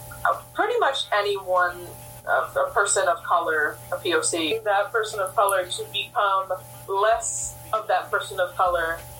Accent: New York, United States; And we're like, no, we're from New York.

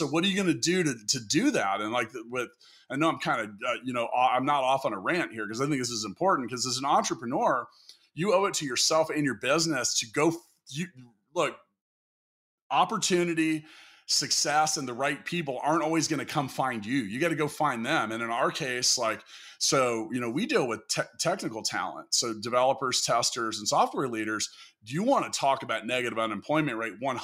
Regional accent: Kansas City, United States; I'm in Kansas City. You're in Tulsa. I love my hometown, but it's not sexy on the outside.

